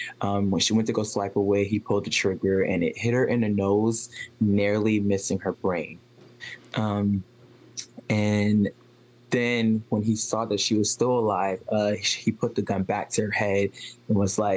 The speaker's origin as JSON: {"language": "English", "town": "Charleston", "region": "South Carolina", "country": "United States", "said": "I am from Charleston, South Carolina. I enjoy living in Charleston, South Carolina, and I love to travel."}